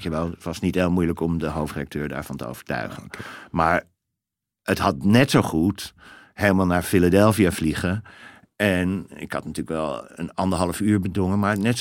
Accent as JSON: {"language": "Dutch", "country": "Netherlands", "said": "Dus ik zei … Ik kom uit Nederland."}